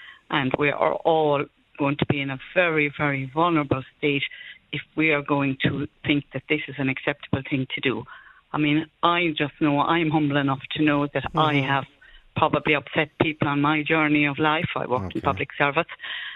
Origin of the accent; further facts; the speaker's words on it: Ballyfermot, Leinster, Ireland; I am a practising Catholic. You know I'm from Ballyfermot, not too far from your mum's, your late mum's, Lord Rester.